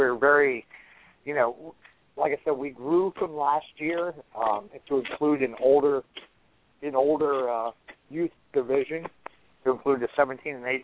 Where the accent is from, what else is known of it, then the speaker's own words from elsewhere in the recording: Florida, United States; I mean, that's the way I grew up in the Keys, and that's the way I grew up.